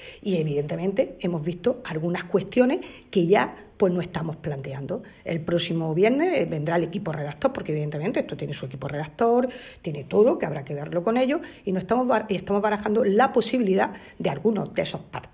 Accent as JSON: {"language": "Spanish", "town": "Almería", "region": "Andalusia", "country": "Spain", "said": "somos almerienses de a pie también"}